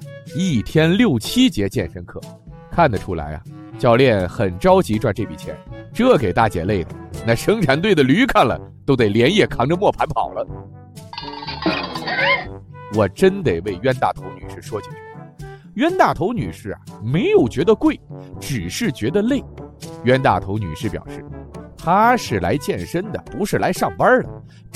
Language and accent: Chinese; northern China, China; 那身为一个北方人，这是我一辈子都达不到的高度啊！